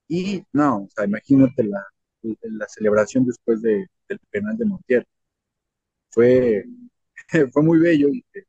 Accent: Mexico; Y yo soy latinoamericano, yo apoyo cuando pierdo México en un mundial

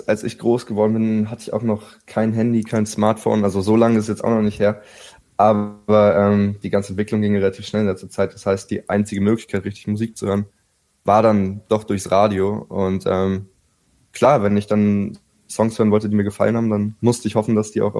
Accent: Berlin, Germany; Genau, ja, mein Vater ist Amerikaner. Ich bin tatsächlich hier aufgewachsen in Berlin

